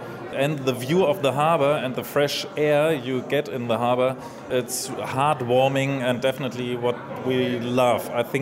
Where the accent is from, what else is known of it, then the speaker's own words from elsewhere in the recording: Hamburg, Germany; English is a second language; Because we are from Hamburg and craft beer is our favorite topic.